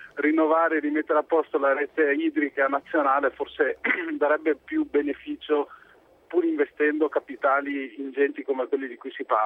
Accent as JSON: {"language": "Italian", "town": "Belluno", "region": "Veneto", "country": "Italy", "said": "Io vengo in realtà da Belluno."}